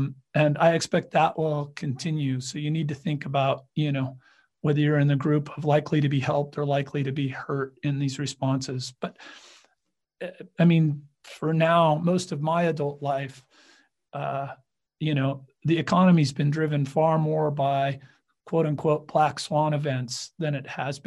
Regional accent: California, United States; being a Californian born and raised.

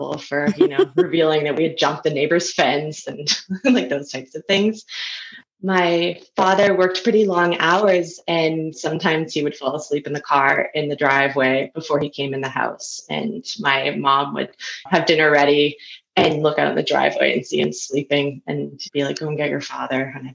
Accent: Surrey, British Columbia, Canada; also born or lived in Vancouver; I was born in Vancouver, BC, and I grew up in Surrey.

